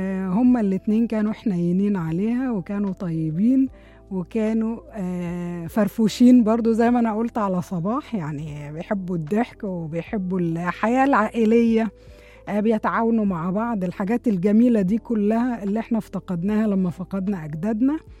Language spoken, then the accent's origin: Arabic; Egypt; هو من أهم مشاهير برج العقرب عندنا في مصر يعني